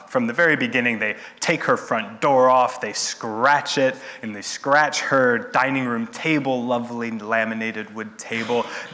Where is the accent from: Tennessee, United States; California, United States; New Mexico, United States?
New Mexico, United States; I'm American, and we don't have them in the west of America. I think on the East Coast, we still have radiators and things like that. I'm from New Mexico.